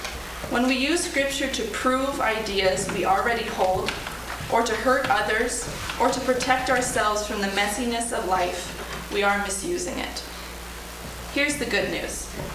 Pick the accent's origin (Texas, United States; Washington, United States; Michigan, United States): Washington, United States; Spokane; I'm from Spokane, Washington, and I co-authored the chapters on food and story with my sister Emily and my mom Susan.